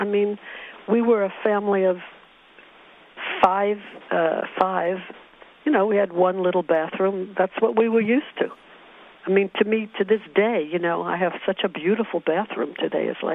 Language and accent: English; Brooklyn, New York, United States; since I was brought up in Brooklyn, when some of the families I knew got a little bit more money, they all moved to Long Island.